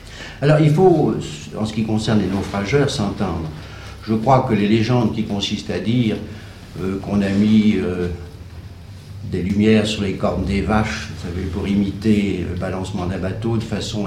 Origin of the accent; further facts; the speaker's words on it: Brittany, France; Je suis du Léon, du Nord Finistère, c'est-à-dire la région assez âpre, du pays des abeilles. C'est aussi le pays pagan, le pays des pilleurs d'épaves.